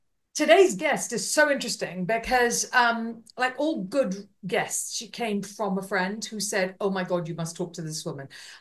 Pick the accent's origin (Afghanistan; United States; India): India; I'm Indian.